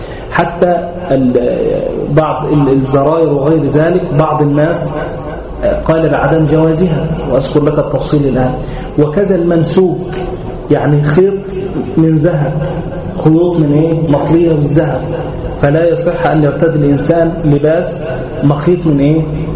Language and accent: Arabic; Egypt; وكان يؤتى من قوس من عندنا هنا من إيه؟ من مصر